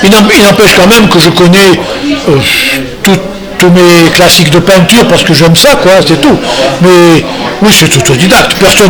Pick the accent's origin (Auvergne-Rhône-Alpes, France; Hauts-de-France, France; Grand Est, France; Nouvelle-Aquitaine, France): Auvergne-Rhône-Alpes, France; Ah bon, alors la Haute-Loire, c'est mon pays d'origine